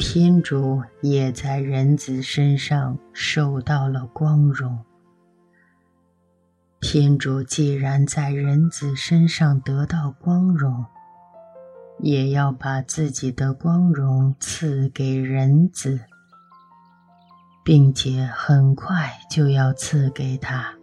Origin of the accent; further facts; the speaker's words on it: China; 身为中国人， 我们也是救恩所惠及的对象